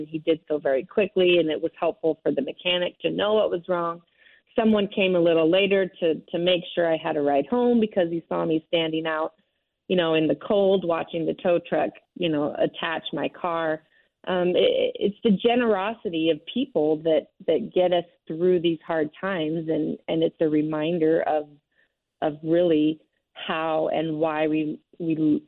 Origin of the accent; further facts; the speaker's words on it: California, United States; also born or lived in New York City, United States; I grew up in California as a strong member.